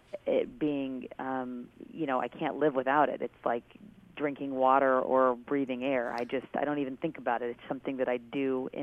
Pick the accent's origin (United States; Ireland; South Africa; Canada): United States; Washington; I grew up outdoors in Washington State, so I was always swimming in the lake or riding my bike around the lake